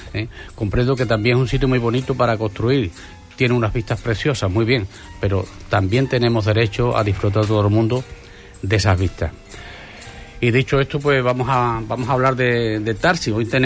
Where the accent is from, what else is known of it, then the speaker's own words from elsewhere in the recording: Santa Bárbara, Andalusia, Spain; cuando él ha ido a mi pueblo, en realidad lo que hemos hecho es mudarnos de casa, porque cuando él ha ido a Santa Bárbara se ha encontrado en su casa